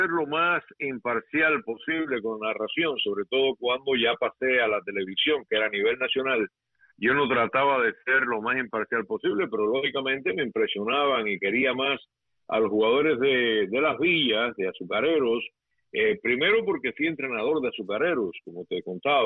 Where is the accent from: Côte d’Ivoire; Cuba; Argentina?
Cuba; also born or lived in Venezuela; now in Miami, United States; cuando salí de Cuba, pedí asilo político en Venezuela